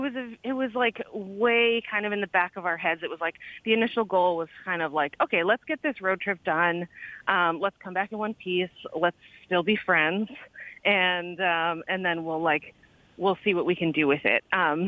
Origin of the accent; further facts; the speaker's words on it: Ontario, Canada; we're two Canadian women who've grown up in different parts of the country. I'm from Ontario and went to school in New Brunswick